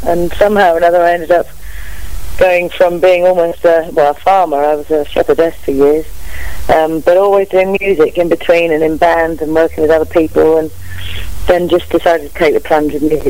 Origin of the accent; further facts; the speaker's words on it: South East England, United Kingdom; Well, I'm actually from Oxfordshire, a tiny little village where they actually filmed Chitty Bang Bang with a windmill on the top of the hill there, and that's sort of where I almost grew up. I mean, we live somewhere else, but that's where I say I'm from